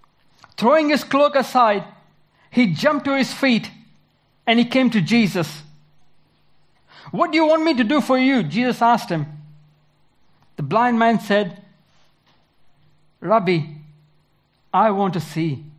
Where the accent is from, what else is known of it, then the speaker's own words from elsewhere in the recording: India; moved away as an adult; now in Australia; I'm originally from India, and we love cricket and curries. Came to Australia in 1996, did some studies in the Bible College of Queensland, and then we had an opening to go to Tassie.